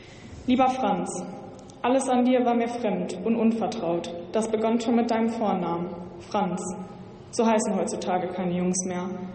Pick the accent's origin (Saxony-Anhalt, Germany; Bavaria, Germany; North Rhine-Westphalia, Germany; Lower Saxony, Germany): North Rhine-Westphalia, Germany; Gelsenkirchen; ich bin Schülerin der Gesamtschule Bergerfeld in Gelsenkirchen. Meine Heimatstadt ist Gelsenkirchen.